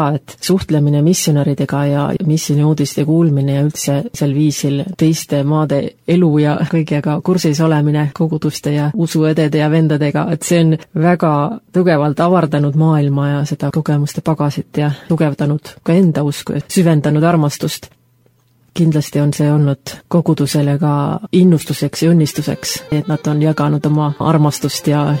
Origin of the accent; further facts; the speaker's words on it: Finland; now in Estonia; minul, kes olen Soomest tulnud